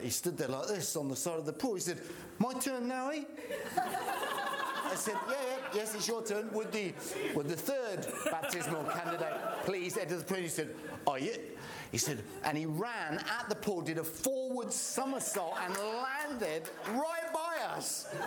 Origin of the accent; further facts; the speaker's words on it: England, United Kingdom; And because I'm English